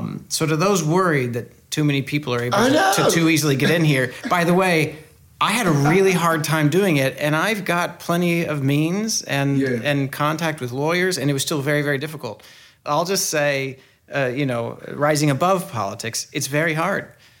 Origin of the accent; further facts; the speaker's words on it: United States; As an American, because our country is so young, we treasure things like exposed brick